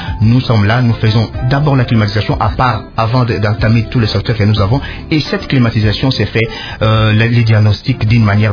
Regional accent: Guémena, DR Congo; also born or lived in Kinshasa; Moi, par exemple, je suis né à Guémena, j'ai commencé mes études primaires à Guémena. Il a fallu un temps pour que je vienne à Kinshasa, continuer au niveau de l'université

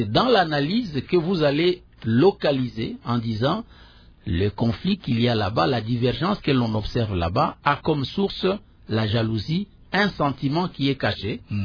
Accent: Kasaï, DR Congo; moi, je suis Kassai, comme pour prendre les... Je suis du Kassai.

